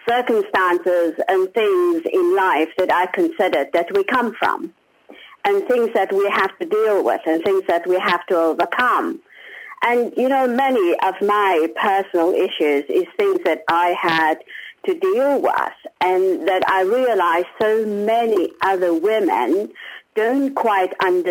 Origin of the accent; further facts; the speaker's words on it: South Africa; Well, I come from South Africa